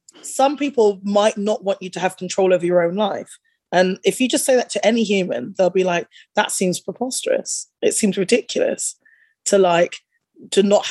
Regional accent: United Kingdom; being a Brit, growing up in very ungenred radio environment

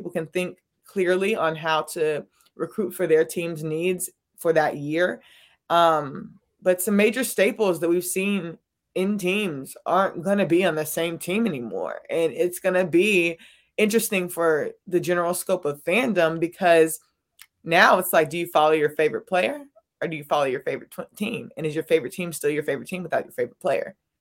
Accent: Raleigh, North Carolina, United States; I'm from Raleigh.

